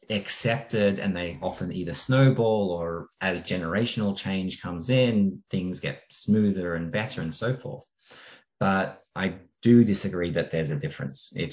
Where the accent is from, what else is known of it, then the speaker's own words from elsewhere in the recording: Australia; Being Australian, I generally use a word a little bit harsher than rubbish.